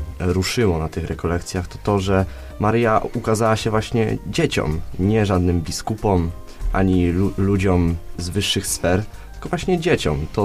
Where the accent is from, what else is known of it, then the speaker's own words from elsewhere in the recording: Goszczanów, Łódź Voivodeship, Poland; pochodzę z Goszczanowa, studiuję na Politechnice w Łodzi.